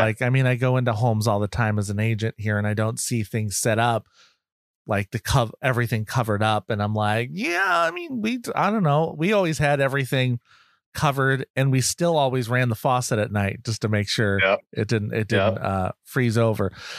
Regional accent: New England, United States; I'm from New England. I don't remember these existing.

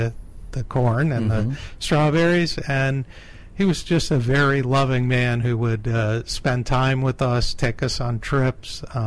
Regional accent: Messina, New York, United States; I grew up in a little town called Messina, New York.

